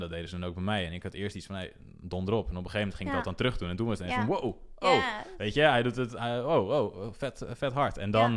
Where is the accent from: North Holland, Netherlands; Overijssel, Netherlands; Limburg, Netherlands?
North Holland, Netherlands; Muiden; ouders die komen uit Haarlem en Bloemendaal. En die zijn toen op een gegeven moment naar Muiden verhuisd. Dus daar ben ik geboren en getogen. En ja, daar ben ik in Muiden gewoon tot de basisschool gezeten.